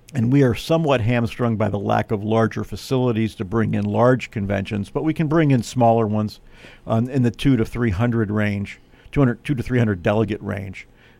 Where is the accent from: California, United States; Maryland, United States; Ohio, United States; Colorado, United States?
Maryland, United States; Baltimore; born there; moved away as an adult; now in Bethlehem, United States; Well, I was born in Baltimore and came to Lehigh University and never really left.